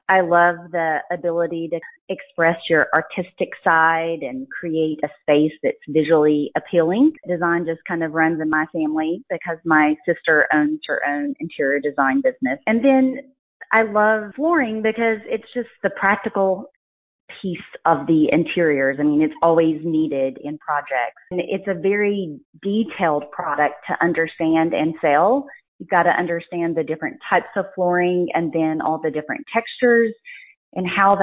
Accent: Georgia, United States; I'm from North Georgia area, which is where we're based.

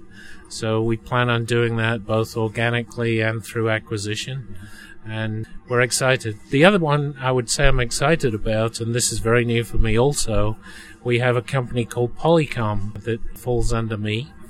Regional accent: England, United Kingdom; now in United States; I'm originally from England, moved here in 1987, so 32 years in the flooring industry in the U.S.

